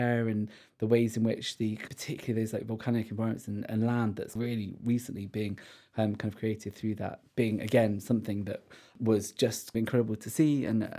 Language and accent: English; Guildford, South East England, United Kingdom; So I grew up in Guildford, so just southwest of London